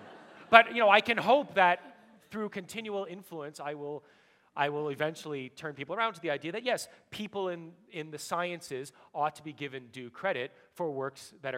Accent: Montreal, Quebec, Canada; You know, I grew up in Montreal.

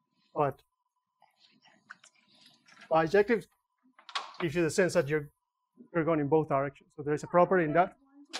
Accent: Argentina; I'm from Argentina.

